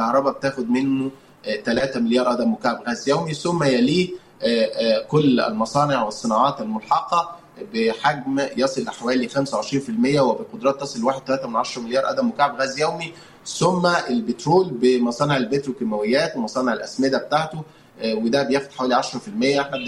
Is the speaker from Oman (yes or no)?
no; Egypt; لا هناك كثير من الأسباب يمكن حديثة لنا كمصريين